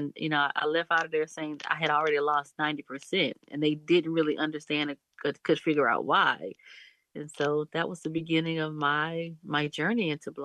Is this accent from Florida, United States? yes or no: yes; Jacksonville, Florida, United States; Yes, I am a Jacksonville native.